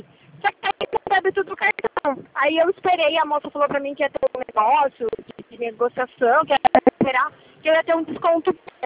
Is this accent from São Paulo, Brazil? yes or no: yes; Araraquara, São Paulo, Brazil; eu sou de Araraquara.